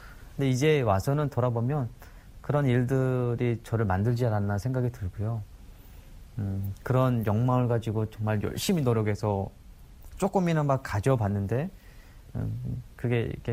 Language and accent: Korean; North Korea; born there; 절망의 이유가 내가 북한에서 태어났나라는 첫째 절망. 그때부터는 이제 나는 왜 북한에서 태어났을까 이런 생각을 많이 하게 되고